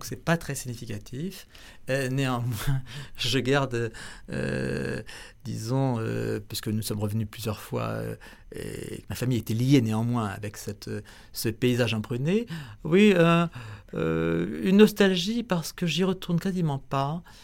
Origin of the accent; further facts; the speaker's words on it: France; also born or lived in China; moi qui ai fait assez peu de travaux manuels en France, dans mon enfance ou dans ma jeunesse